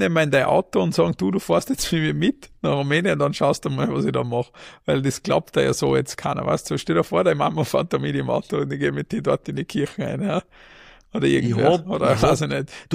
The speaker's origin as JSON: {"language": "German", "country": "Austria", "said": "Ich sage, ja, bei uns in Österreich ist es nicht anders."}